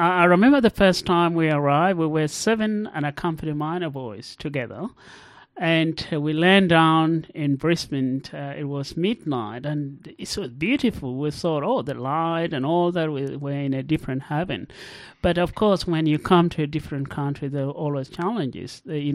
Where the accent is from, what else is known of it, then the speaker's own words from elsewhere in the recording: South Sudan; born there; I was born in South Sudan. I was part of that generation that was born into wars. That was in the early 80s.